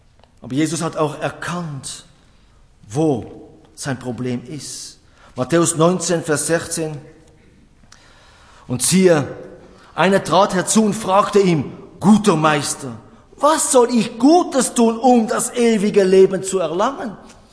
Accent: Switzerland; Geldgierig, ja, bei uns in der Schweiz ist das ein Thema, ja. Land der Banker. Das heißt nicht, dass wir geldgierig sind

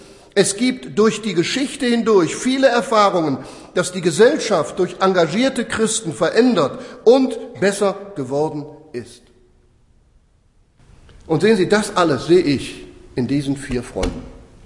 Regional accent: Northern Germany, Germany; Meine Frau und ich, wir kommen aus Norddeutschland.

